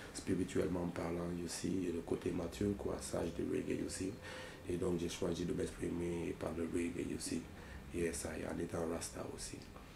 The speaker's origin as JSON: {"language": "French", "region": "Conakry", "country": "Guinea", "tie": "born or raised there", "said": "Et je suis né en Guinée, Conakry, alors où j'ai commencé à faire la musique très tôt. Dans ma maison à moi d'abord, avant de chanter dans le quartier"}